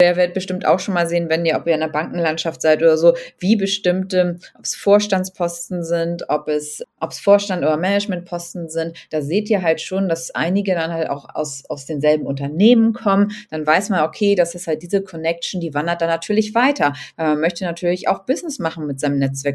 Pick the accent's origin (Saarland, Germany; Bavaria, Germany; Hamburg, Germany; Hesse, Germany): Hamburg, Germany; Auch warum bin ich jetzt hier auf dem Oktoberfest gewesen als Hamburger, ne?